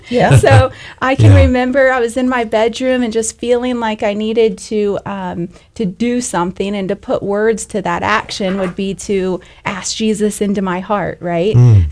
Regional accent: Fort Pierce, Florida, United States; So I was born and raised in Fort Pierce, Florida.

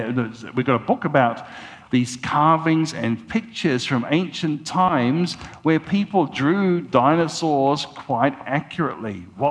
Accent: Queensland, Australia; This is from my home state in Australia, Queensland.

